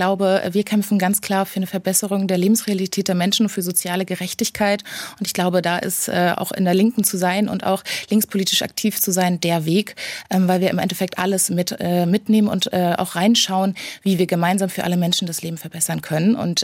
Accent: Schleswig-Holstein, Germany; moved away as an adult; now in Heidelberg, Germany; ich komme aber gar nicht aus dem Ländle, ich komme aus Schleswig-Holstein, habe da meine Bankausbildung nach dem Abitur gemacht und bin dann fürs Studium nach Heidelberg gezogen.

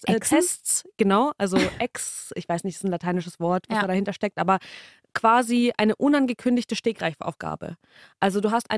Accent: Bavaria, Germany; bei uns in Bayern ist man relativ schnell auf die Fresse geflogen, wenn man das nicht geschafft hat zu lernen

